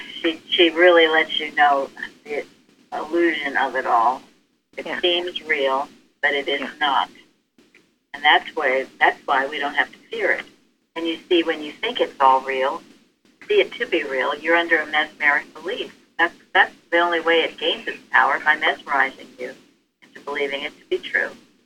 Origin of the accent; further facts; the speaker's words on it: New Jersey, United States; I remember years ago being in California, and I came from New Jersey where blue laws were obeyed.